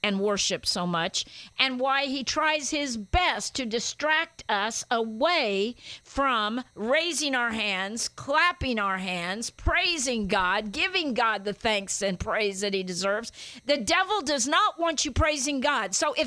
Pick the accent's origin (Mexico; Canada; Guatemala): Guatemala; now in United States; I grew up in Central America as a missionary's kid, and we played baseball. And on my shortwave radio, I could get some games from San Francisco and the L.A. area in Guatemala.